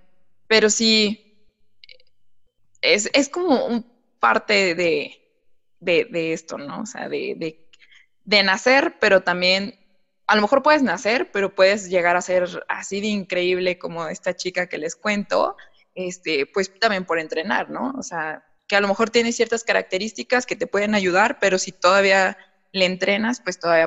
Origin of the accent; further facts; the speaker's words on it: Mexico; para si nos escuchan de otros países, nosotros somos mexicanos, por favor